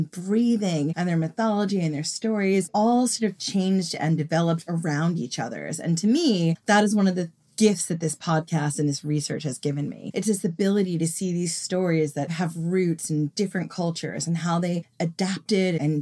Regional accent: New York, United States; I grew up on Long Island. I grew up sort of coastal

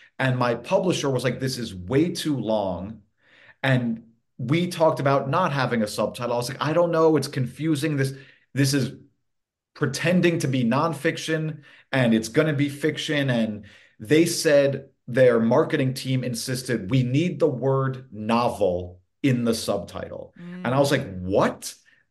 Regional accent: Manhattan, New York, United States; I grew up reading it. I grew up in Manhattan, and there was a paper on the breakfast table every morning.

